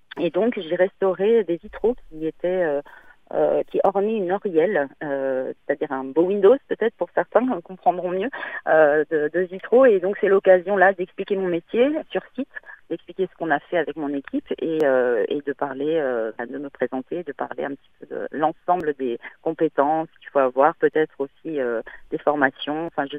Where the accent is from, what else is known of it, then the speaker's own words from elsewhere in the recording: Occitanie, France; Je suis du Tarn, donc